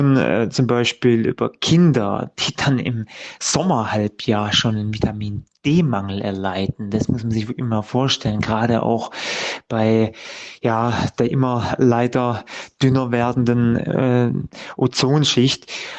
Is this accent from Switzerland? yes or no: no; Bühl, Baden-Württemberg, Germany